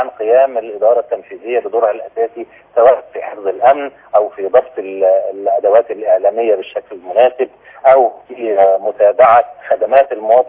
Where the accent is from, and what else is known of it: Egypt